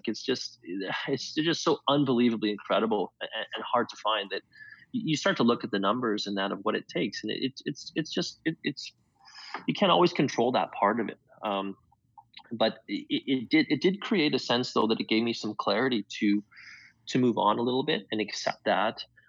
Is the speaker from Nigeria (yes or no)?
no; Canada; as a Canadian basketball player, you always kind of, you grew up watching those games on TSN